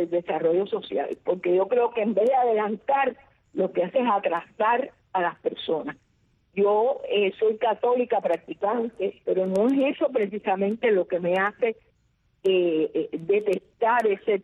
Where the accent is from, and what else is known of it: Havana, Cuba